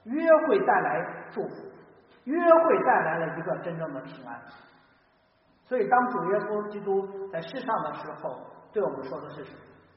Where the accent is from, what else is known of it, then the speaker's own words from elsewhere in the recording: China; 我说我们中国人也不比他们差太多，但是我们还是不如他。